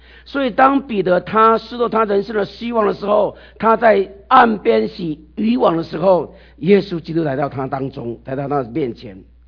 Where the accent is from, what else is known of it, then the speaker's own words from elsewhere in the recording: Taiwan; 因为我是从台湾来，所以我台语比较顺一点。